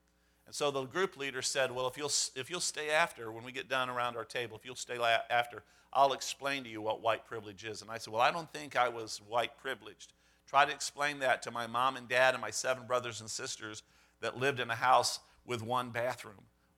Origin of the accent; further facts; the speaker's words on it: St. Louis, Missouri, United States; Only reason I knew about it was because I grew up in the St. Louis area and I had friends who lived in Ferguson